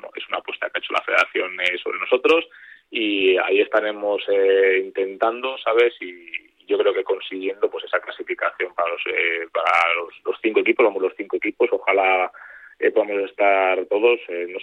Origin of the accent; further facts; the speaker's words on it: Astudillo, Castile and León, Spain; now in Palencia, Spain; Vivo en Palencia, sí. Eso, o sea, yo nací en Astudillo, estuve hasta los 16, 17 años, hasta que más o menos empecé mi andadura en el atletismo. Y pues bueno, ya desde entonces ahora resido y vivo en Palencia, pero bueno, siempre que puedo bajo al pueblo.